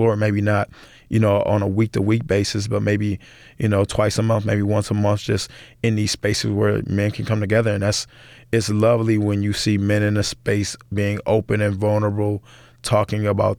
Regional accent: Buffalo, New York, United States; Growing up in Buffalo, growing up in America

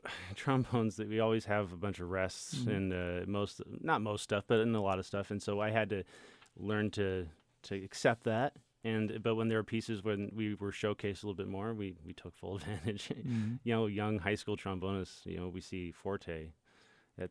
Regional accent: Portland, Oregon, United States; In Portland, Oregon.

